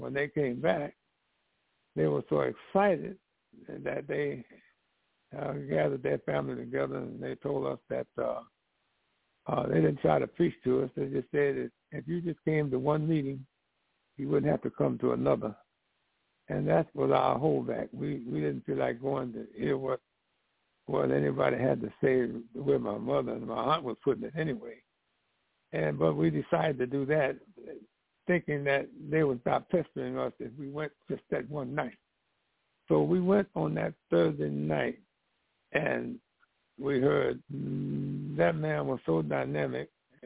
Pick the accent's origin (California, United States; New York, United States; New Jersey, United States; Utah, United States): New Jersey, United States; born there; I was born in New Jersey.